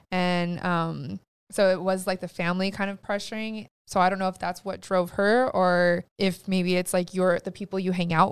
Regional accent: California, United States; Whereas, you know, we're from California.

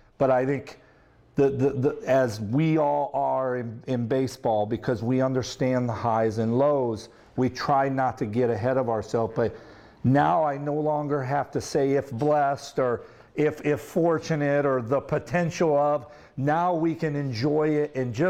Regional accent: Peoria, Illinois, United States; like growing up in Peoria, my brothers and sisters

